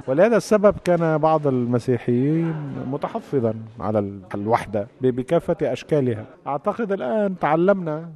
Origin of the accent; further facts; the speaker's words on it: Lebanon; أنا مسيحي لكني لبناني، أنا لبناني لكني أيضا عربي، أنا عربي لكني أيضا أنتمي إلى العالم.